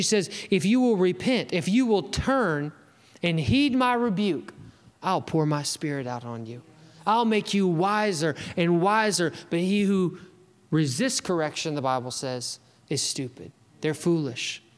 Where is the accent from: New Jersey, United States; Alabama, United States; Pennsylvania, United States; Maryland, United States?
Alabama, United States; I grew up in Alabama in the 90s.